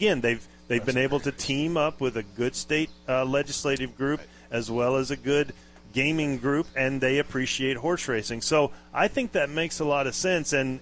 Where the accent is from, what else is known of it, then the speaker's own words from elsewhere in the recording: Louisiana, United States; You know, where I grew up in North Louisiana